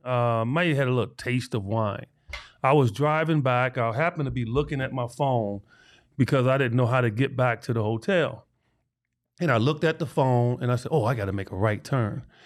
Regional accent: Chicago, Illinois, United States; And I give them stories of me growing up in Chicago and being chased out of neighborhoods by, you know, white teenagers

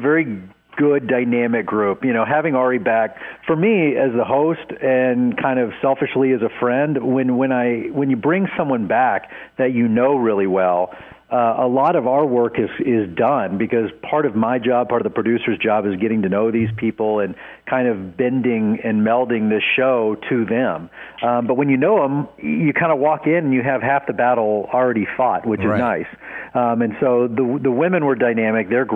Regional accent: Dallas, Texas, United States; Born and raised in Dallas.

